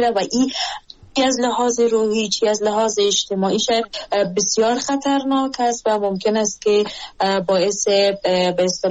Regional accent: Afghanistan; born or raised there

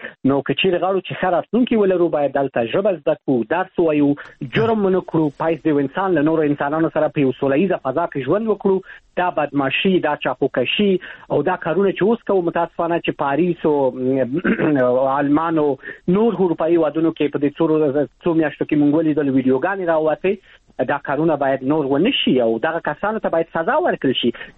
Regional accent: Afghanistan; moved away; زه د افغانستان یم.

